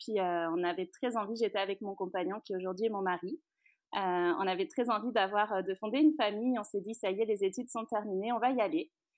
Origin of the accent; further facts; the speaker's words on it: France; moved away as an adult; Alors moi, j'ai 33 ans, donc je suis française, on s'est expatriée ici.